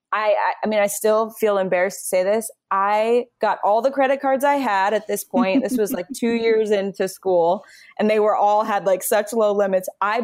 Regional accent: Phoenix, Arizona, United States; moved away as an adult; now in New York City, United States; So when I graduated high school, I grew up in Phoenix. I got on a plane and moved to New York City and didn't have any money.

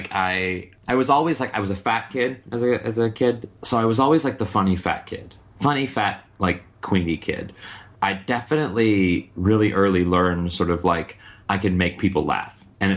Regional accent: St. Louis, Missouri, United States; Yeah, I started, so when I was a kid, I'm from St. Louis, Missouri, and I graduated high school with Nikki Glaser

